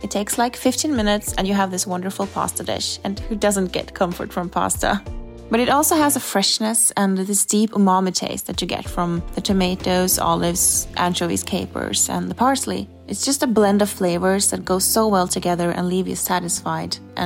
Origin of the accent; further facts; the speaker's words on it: Norway; from Norway.